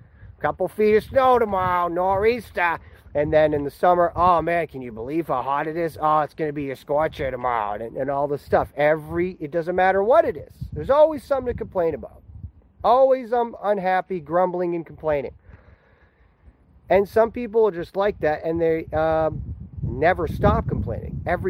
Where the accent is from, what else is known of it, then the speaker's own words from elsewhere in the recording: United States; And you know, living in America, growing up in America my whole life, all across the country